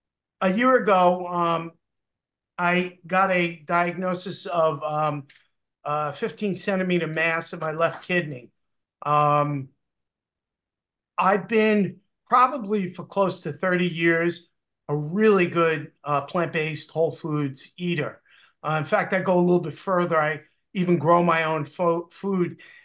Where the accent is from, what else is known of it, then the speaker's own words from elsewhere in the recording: Huntington, New York, United States; Huntington, Long Island, New York.